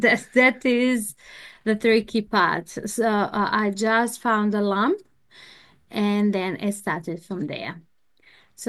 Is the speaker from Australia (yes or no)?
no; Serbia; English is a second language; moved away as an adult; now in New Zealand; And we can start from how we came from Serbia. So our country, ex-Yugoslavia, was in wars